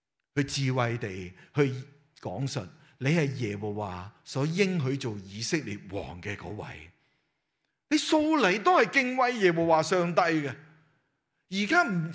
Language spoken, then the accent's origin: Cantonese; Hong Kong; 就好似我哋香港人食咗半粒荔枝嗰种嘅感觉